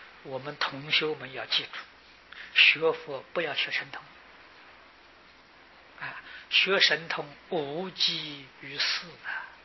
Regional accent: China; 这两种啊我们中国人呢把它合成起来叫做沉浸

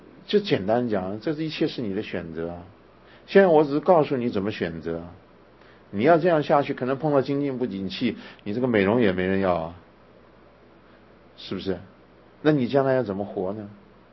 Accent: China; 我们中国人呢，他不会去找心理咨商，他会干什么？就是去卜卦、求神问卜、去算命

